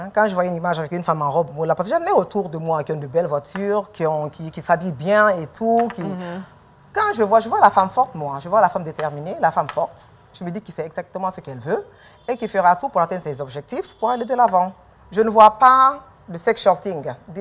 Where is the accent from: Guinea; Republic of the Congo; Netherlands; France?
Guinea; je suis guinéenne.